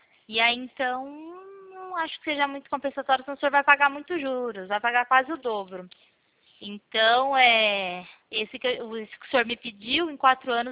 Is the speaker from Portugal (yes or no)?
no; Pirassununga, São Paulo, Brazil; Eu sou de Pirassununga.